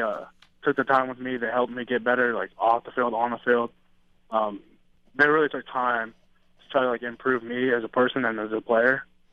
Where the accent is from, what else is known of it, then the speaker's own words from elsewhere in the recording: Utah, United States; have a lot of family in Utah, and that's where I was originally from.